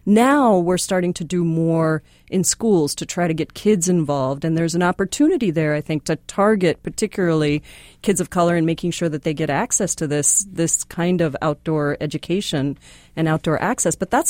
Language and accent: English; India; now in United States; I grew up in India. Our smallest cities are like your largest cities, you know?